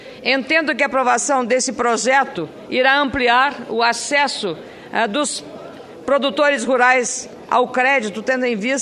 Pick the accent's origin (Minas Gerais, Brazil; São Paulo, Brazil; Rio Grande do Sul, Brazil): Rio Grande do Sul, Brazil; E como gaúcha, fico muito orgulhosa